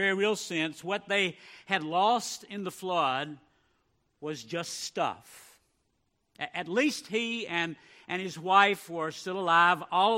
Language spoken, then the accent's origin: English; Virginia, United States; in the little county where I grew up in Nelson County, Virginia.